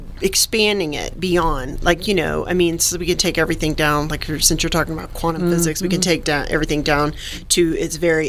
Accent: the South, United States; because I'm a gal from the South

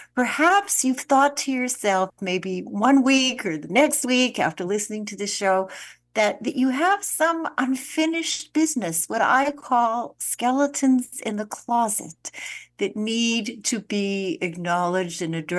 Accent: Winnipeg, Manitoba, Canada; a friend of mine who I grew up with in Winnipeg

